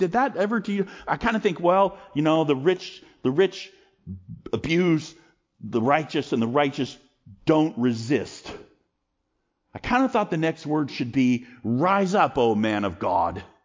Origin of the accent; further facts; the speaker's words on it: United States; As I'm an American and I have plenty of freedom to go do what I want